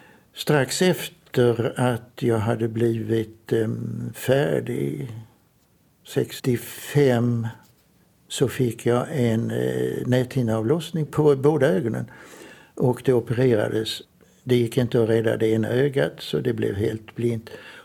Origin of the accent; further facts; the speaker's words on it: Trelleborg, Skåne, Sweden; jag är uppvuxen i Trelleborg, Söderslätt.